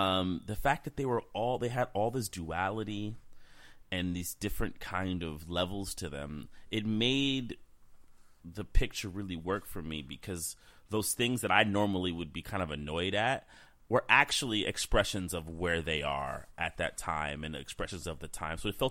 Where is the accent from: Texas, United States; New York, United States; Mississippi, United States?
New York, United States; I mean, I'm from New York. And my parents are kind of from that area.